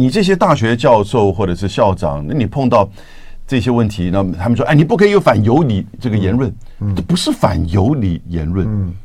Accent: Taiwan; 这个在台湾我们台湾人最理解了嘛

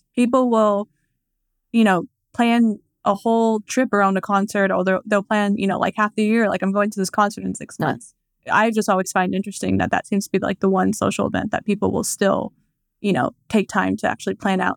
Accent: Dallas, Texas, United States; now in Washington, United States; because there were a couple in my hometown of Dallas, and I think here in DC that were shut down

